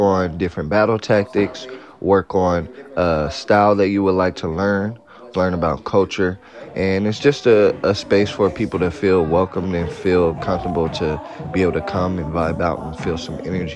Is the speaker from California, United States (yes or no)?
yes; Oakland, California, United States; I'm from Oakland, California. I am 27 years young.